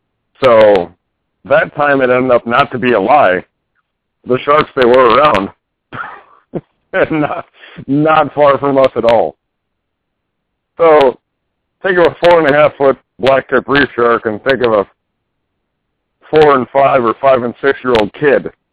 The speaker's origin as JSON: {"language": "English", "town": "Houston", "region": "Texas", "country": "United States", "tie": "born or raised there", "said": "I grew up in Houston, and we used to go to Galveston all the time."}